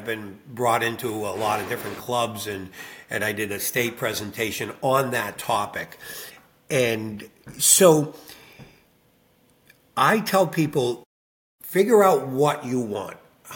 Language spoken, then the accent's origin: English; Tyngsborough, Massachusetts, United States; Our location, the colony, is in my hometown of Tyngsborough, Massachusetts